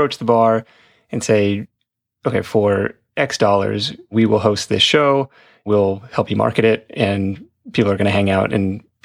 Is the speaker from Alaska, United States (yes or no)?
no; Seattle, Washington, United States; these are some Seattle trivia questions based on my hometown.